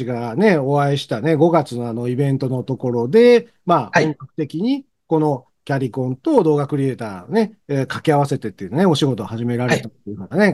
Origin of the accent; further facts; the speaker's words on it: Ibaraki, Japan; 僕、茨城出身なんでね、